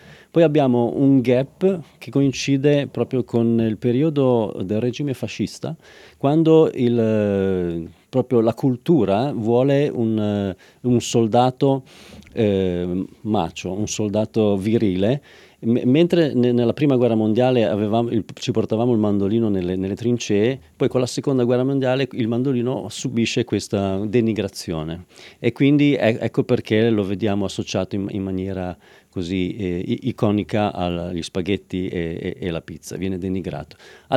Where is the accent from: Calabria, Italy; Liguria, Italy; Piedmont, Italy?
Liguria, Italy; Savona; Noi veniamo tutti da Savona in Liguria